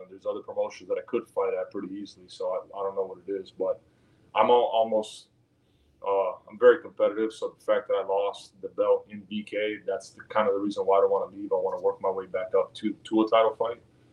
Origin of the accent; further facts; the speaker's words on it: Italy; That's always been my dream to fight in my home country. Yeah. Florence is pretty close to where I grew up. Florence is like not even 2 hours away from Rome.